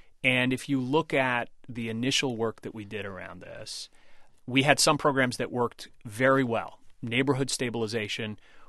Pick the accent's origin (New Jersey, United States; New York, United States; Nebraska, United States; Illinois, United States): New York, United States; I'm a New Yorker. Renting's okay, right?